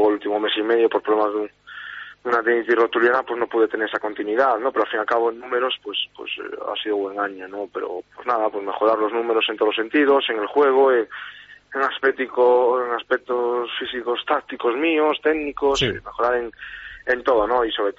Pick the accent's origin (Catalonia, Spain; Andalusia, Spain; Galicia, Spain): Galicia, Spain; Vigo; soy vigués y me he criado allí, ¿no? Yo creo que toda mi gente, toda mi familia, pues la tengo en Vigo y son celtistas.